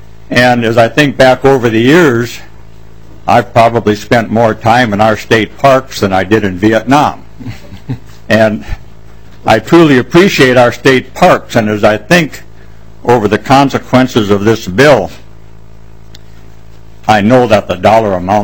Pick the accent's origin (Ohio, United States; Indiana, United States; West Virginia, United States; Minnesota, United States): Minnesota, United States; Soudan; from Sudan, Minnesota, home of Minnesota's first iron mine